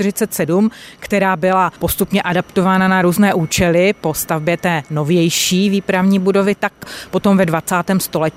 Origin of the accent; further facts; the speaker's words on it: Opava, Moravian-Silesian Region, Czechia; Já si pamatuju jako dítě, když jsme byli v Praze na nádraží, tak jsem strašně ráda po těch jezdících schodech jezdila, protože v Opavě nic takového nebylo.